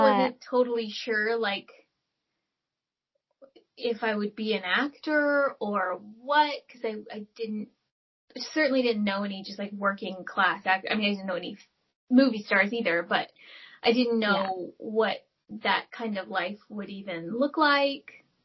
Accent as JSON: {"language": "English", "town": "High Point", "region": "North Carolina", "country": "United States", "said": "No, but I'm from North Carolina. I'm a Southern girl, too."}